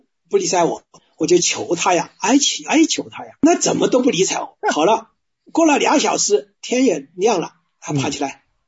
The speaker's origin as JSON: {"language": "Chinese", "region": "Hubei", "country": "China", "tie": "born or raised there", "said": "我们老家，我们是湖北嘛，在江南靠近湖南的地方"}